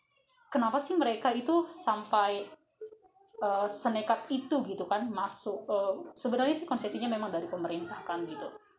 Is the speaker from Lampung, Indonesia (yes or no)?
no; Pandumaan, North Sumatra, Indonesia; Aku juga orang Pandumaan gitu.